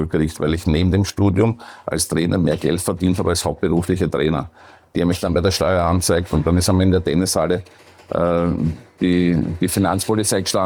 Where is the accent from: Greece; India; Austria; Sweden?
Austria; Perchtoldsdorf, Lower Austria; Ja, ich bin in Berchtesdorf aufgewachsen, in Mödling in die Schule gegangen.